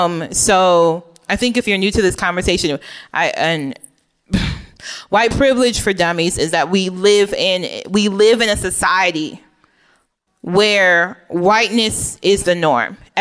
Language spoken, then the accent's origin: English; Oak Park, Illinois, United States; I mentioned before that I grew up in Oak Park, which is like, I don't know, middle class, upper middle class neighborhood outside of Chicago.